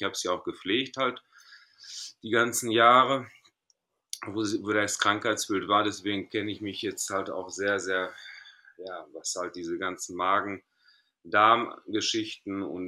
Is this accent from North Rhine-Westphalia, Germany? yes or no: yes; North Rhine-Westphalia, Germany; Und ich komme aus Griechenland, ich bin aber gebürtig im Ruhrpott geboren, in Deutschland, aufgewachsen, aber mein Herz schlägt immer in Griechenland und so befinde ich mich halt zwischen den zwei Ländern und komme und gehe, arbeitsbezogen halt.